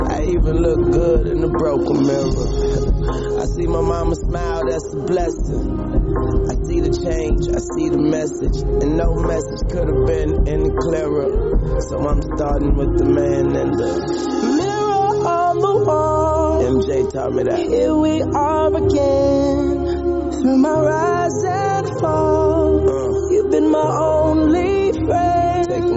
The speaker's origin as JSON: {"language": "Italian", "town": "Trieste", "region": "Friuli-Venezia Giulia", "country": "Italy", "said": "Io sono di Trieste, scusa, cioè vengo dal nord, sono sceso in queste lande desolate."}